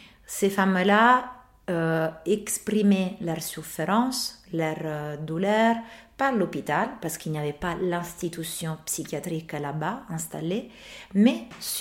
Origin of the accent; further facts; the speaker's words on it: Rome, Lazio, Italy; also born or lived in Naples; je suis originaire de Naples, mais j'ai grandi à Rome toute ma vie